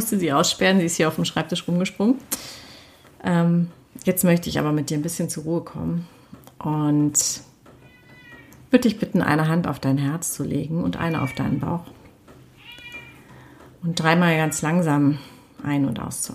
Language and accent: German; Hanover, Lower Saxony, Germany; Ich bin aus meiner Heimatstadt Hannover dahin geflogen